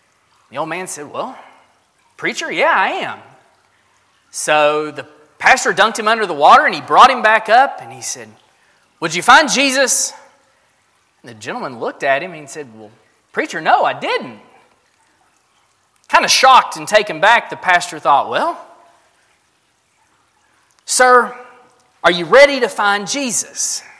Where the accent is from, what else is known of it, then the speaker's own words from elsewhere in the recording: United States; I am from the Carter County area, and growing up in a little mountain community like that comes with all of the typical mountain stories about life and about living.